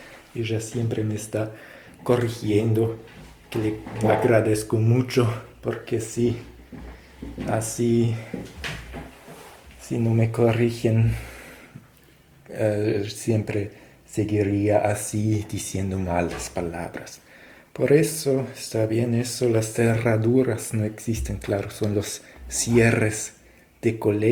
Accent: Germany; now in Argentina; ella dio su DNI de Perú y yo el mío de Alemania

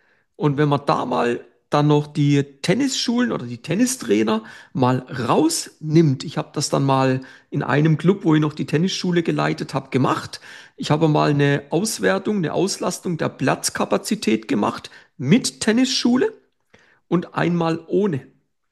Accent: Basel, Switzerland; ich komme aus der Region Basel

